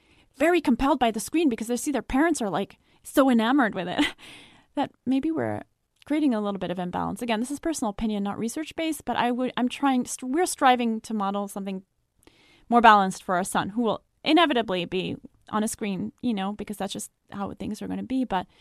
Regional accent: Paris, Île-de-France, France; English is a second language; I'm from France.

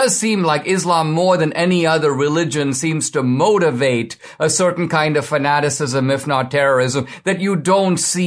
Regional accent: India; I'm from India, and I grew up with Hindus and Muslims, and my family is Christian.

